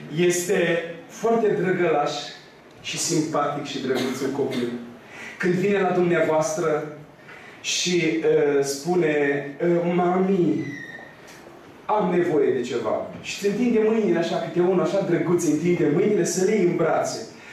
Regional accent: Romania; am venit din România, vă spun sincer că m-am întărit foarte tare. Nu știu cât am reușit să vă întăresc eu, frate slujitor, dar vă spun sincer că eu personal m-am umplut de putere. Abia aștept să mă duc în țară să o consum.

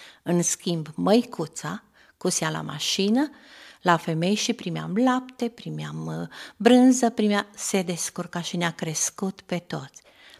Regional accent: Transylvania, Romania; born there; Deci m-am născut în Ardeal.

